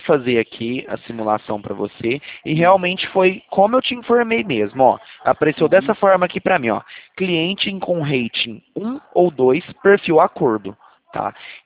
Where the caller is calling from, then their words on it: Franca, São Paulo, Brazil; A gente é daqui de Franca.